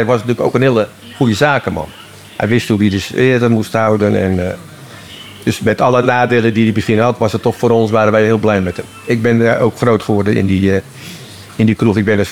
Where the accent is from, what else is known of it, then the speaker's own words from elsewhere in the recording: Lisse, South Holland, Netherlands; Ik kom van oorsprong uit Lisse vandaan.